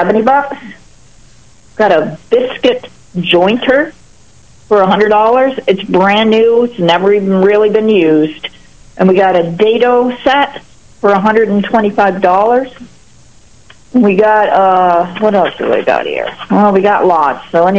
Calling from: Springwater, New York, United States; Springwater, New York.

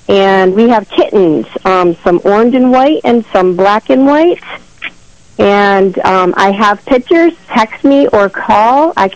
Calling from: Warsaw, New York, United States; Hi. I am calling from Warsaw.

